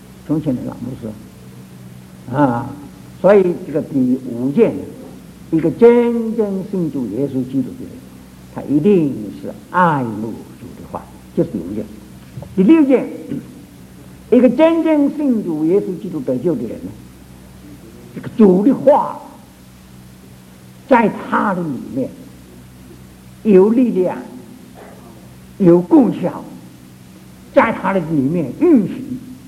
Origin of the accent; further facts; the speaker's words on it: Fuzhou, Fujian, China; 我如果讲我这个福州，我是福州人的